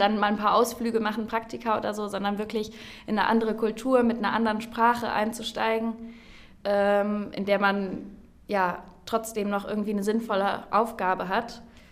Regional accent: Aachen, North Rhine-Westphalia, Germany; Ich komme hier aus Aachen und ich gehe nach Südafrika, nach Johannesburg.

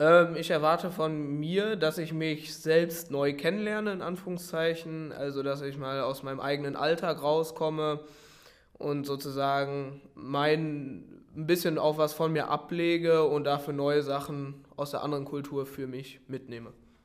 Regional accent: Hennef, North Rhine-Westphalia, Germany; Ich komme aus Hennef in der Nähe von Köln und Bonn, bin 18 Jahre alt

